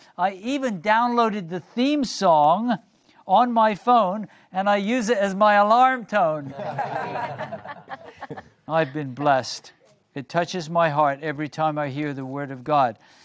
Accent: Haiti; now in Portland, United States; By the way, I'm from Haiti, but I'm living in Portland, Oregon.

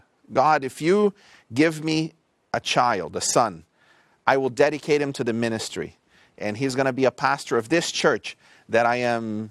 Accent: Brazil; I grew up in Brazil. So all my upbringing was in Brazil.

